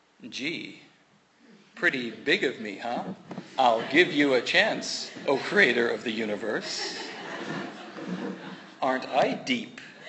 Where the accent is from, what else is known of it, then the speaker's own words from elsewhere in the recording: Canada; also born or lived in England; But as a consequence of being English-born and then being raised in Canada